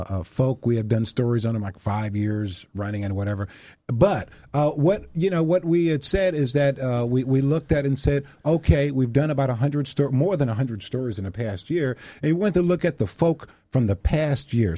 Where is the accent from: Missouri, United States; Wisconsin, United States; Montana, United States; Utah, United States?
Missouri, United States; St. Louis; I'm from St. Louis and I care about St. Louis, as are a lot of people on our staff at Fox 2. I went to Vashon High School, then went on to Cornell University, then came back here to St. Louis. So this is my home.